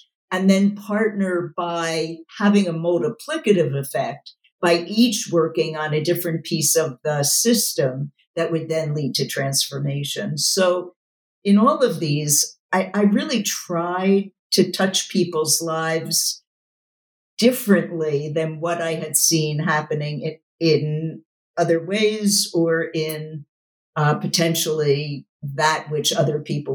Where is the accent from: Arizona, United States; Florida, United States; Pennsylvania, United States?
Pennsylvania, United States; Philadelphia; So I had a wonderful family, a pretty middle class family growing up in West Philadelphia, actually quite close to the university I would come to lead